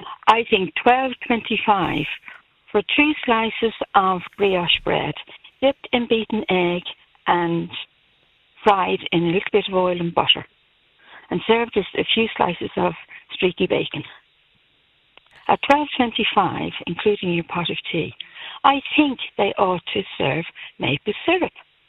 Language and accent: English; Dublin, Leinster, Ireland; I'm originally from Dublin.